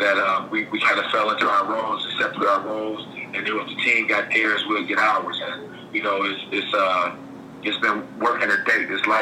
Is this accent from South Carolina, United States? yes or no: no; Chicago, Illinois, United States; born there; I was born in Chicago.